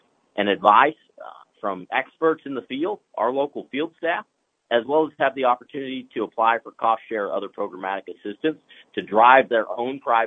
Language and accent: English; Texas, United States; Texas is the hotbed, my home state, the secretary's home state.